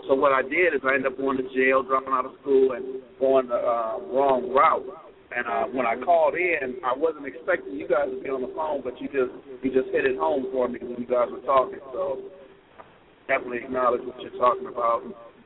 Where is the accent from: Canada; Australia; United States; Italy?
United States; Los Angeles, California; I grew up in the West Adams area of Los Angeles for 27 years.